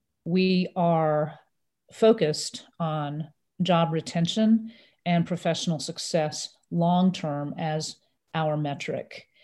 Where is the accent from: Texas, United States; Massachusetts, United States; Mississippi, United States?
Mississippi, United States; Another interesting part of my family is that we grew up in Mississippi. My parents moved us to a small college town where they were on the faculty.